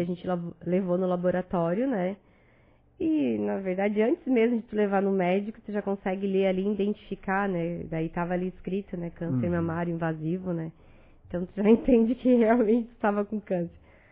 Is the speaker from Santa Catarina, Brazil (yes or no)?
yes; Tubarão, Santa Catarina, Brazil; now in Urussanga, Brazil; Eu sou natural de Tubarão.